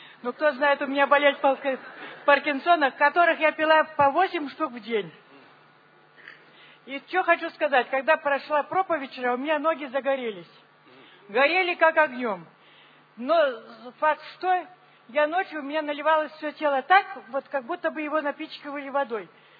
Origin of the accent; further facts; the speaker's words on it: Novosibirsk, Novosibirsk Oblast, Russia; Я вчера свидетельствовала, я из Новосибирска.